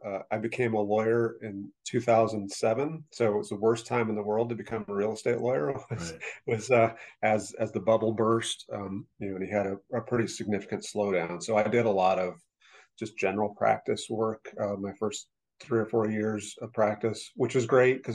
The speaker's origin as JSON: {"language": "English", "town": "Fort Collins", "region": "Colorado", "country": "United States", "tie": "born or raised there", "said": "Yeah, I grew up in Fort Collins, Colorado."}